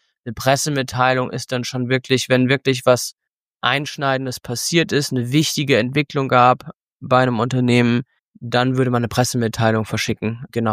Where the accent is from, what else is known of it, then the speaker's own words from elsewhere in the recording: Cologne, North Rhine-Westphalia, Germany; Ich komme aus Köln, fangen wir da mal an.